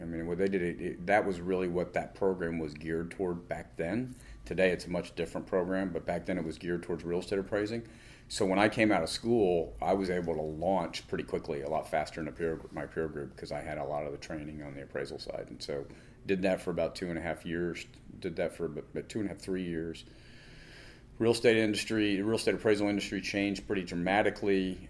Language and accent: English; Orlando, Florida, United States; also born or lived in Winter Park / Seminole County; I was born and raised in Orlando, was born in Winter Park, grew up in Seminole County, and then went away to the University of Florida and came back